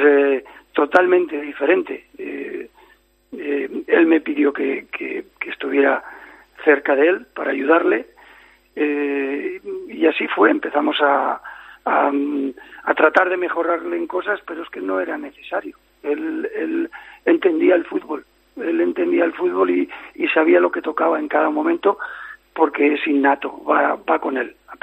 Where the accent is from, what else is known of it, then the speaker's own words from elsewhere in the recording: Barcelona, Catalonia, Spain; moved away as an adult; now in Badajoz, Spain; no es mi tierra de nacimiento, pero es mi tierra de adopción. Yo nací en Barcelona, viví en Barcelona hasta los 20 años.